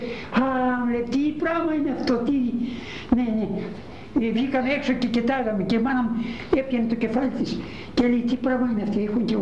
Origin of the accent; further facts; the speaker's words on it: Asia Minor, Turkey; στην πατρίδα μου γουρούνι δεν ήξεραμε. Σας λέω αυτό. Στην πατρίδα μου εκεί σε ολόκληρη και τη Μικρασία